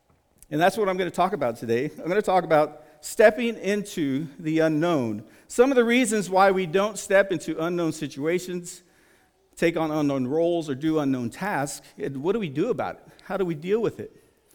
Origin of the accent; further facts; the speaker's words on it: San Antonio, Texas, United States; as most of you know, I was from San Antonio.